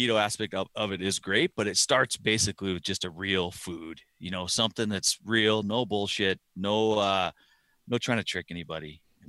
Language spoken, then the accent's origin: English; Barrow, Alaska, United States; born there; I spent a lot of time in the north of Alaska and that whole I was born in Barrow, Alaska, which is up in Eskimo Village.